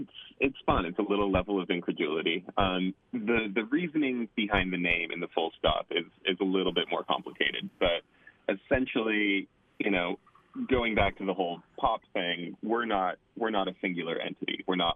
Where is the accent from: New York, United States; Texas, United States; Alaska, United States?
Alaska, United States; Wasilla; also born or lived in Palmer; I grew up kind of at the base of Hatcher's Pass until I was seven, out there. It's technically Palmer, but, you know, kind of out in the sticks. And then from 7 to 18, I lived in Wasilla.